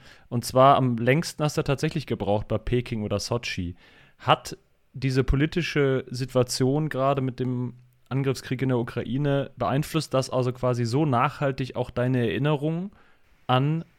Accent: Cologne, North Rhine-Westphalia, Germany; Und als Kölner dachten wir, müssen wir das mal reinbringen.

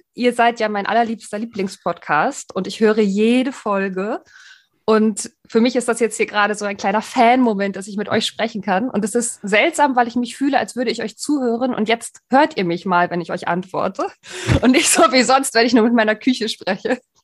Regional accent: Greifswald, Mecklenburg-Vorpommern, Germany; Ich bin nämlich gebürtig aus dem Osten, aus Greifswald.

